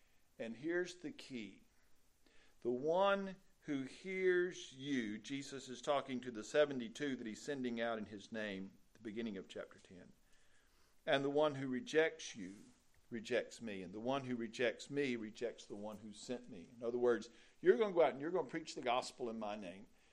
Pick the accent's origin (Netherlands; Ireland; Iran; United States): United States; Moss Point, Mississippi; but I grew up in Moss Point, which is the north side of Jefferson Avenue. Pascagoula was the south side of Jefferson Avenue.